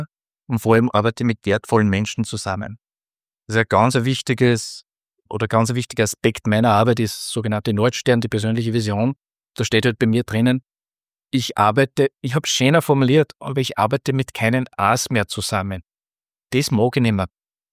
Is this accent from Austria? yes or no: yes; Upper Austria, Austria; Weil ich habe ja nie in Oberösterreich gearbeitet. Das ist meine Heimat, da ist mein Haus, alles hier.